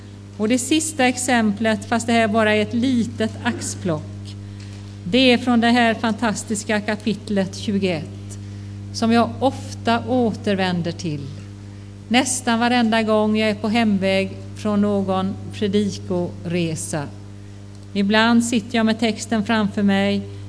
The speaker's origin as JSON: {"language": "Swedish", "town": "Marstrand", "region": "Västra Götaland County", "country": "Sweden", "tie": "born or raised there", "said": "när jag satt vid hamnen ute på Marstrand där jag är född och uppvuxen"}